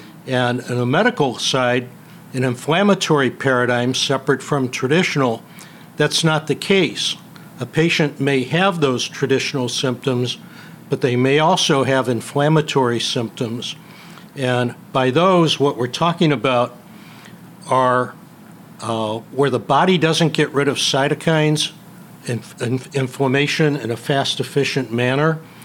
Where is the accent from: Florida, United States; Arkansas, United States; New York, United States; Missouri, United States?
Missouri, United States; St. Louis; now in Chicago, United States; Grew up in St. Louis, but reside for many years in the suburban Chicagoland area.